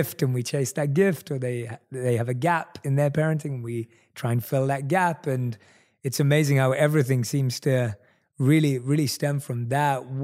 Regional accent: London, United Kingdom; I was in North London. So majority area of Tottenham and Wood Green, are not considered South Asian areas generally.

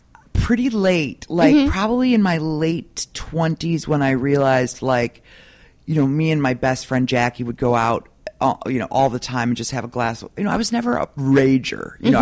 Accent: Milwaukee, Wisconsin, United States; I grew up in Milwaukee.

